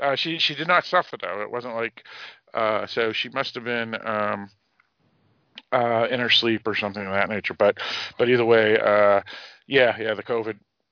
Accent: Massachusetts, United States; accent: Boston; She grew up closer to Boston than me, and my accent's worse than hers.

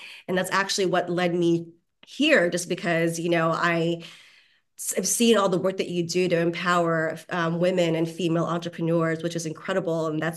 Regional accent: Los Angeles, California, United States; also born or lived in North Africa; I'm a Californian, largely raised in Los Angeles, but I was originally born and spent the first 10 years of my life in North Africa with my Filipino parents.

